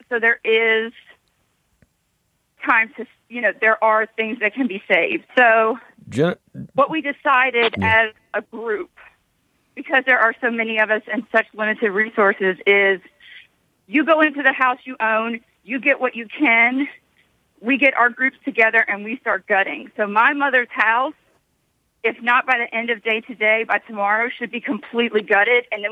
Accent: Baton Rouge, Louisiana, United States; I am in New Orleans. I am from Baton Rouge, and my entire family lives there.

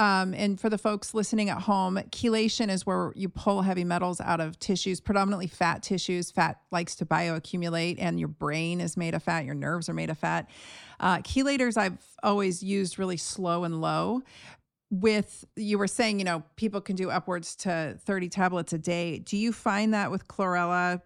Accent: Portland, Oregon, United States; I'm from Portland. So, I mean, that's where we were practicing.

